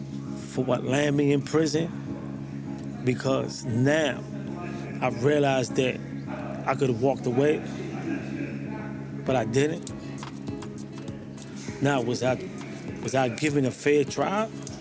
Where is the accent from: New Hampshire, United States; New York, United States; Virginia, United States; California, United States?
New York, United States; I grew up in the South Bronx, 149 Prosper Avenue, 6th train. When we grew up, it was drugs. The whole neighborhood was on drugs.